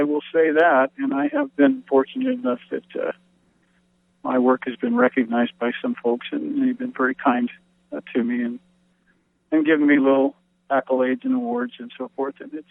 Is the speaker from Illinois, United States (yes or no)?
no; Montana, United States; also born or lived in California / North Carolina; And I was born in Montana when I was about 9. We moved back there from, we were all over the place. We were in California, Montana, North Carolina even at one point.